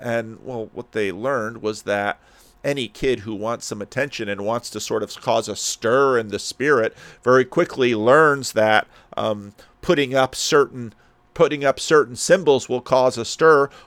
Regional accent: Barahona, Dominican Republic; Santo Domingo, and this is more Barahona in the Dominican Republic. And this is like the spirit of my hometown.

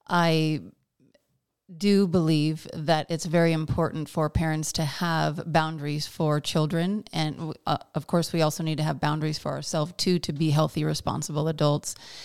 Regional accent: Yakima, Washington, United States; Well, I was raised in Yakima, as you mentioned, and I was largely raised by my mother and father until I was 10

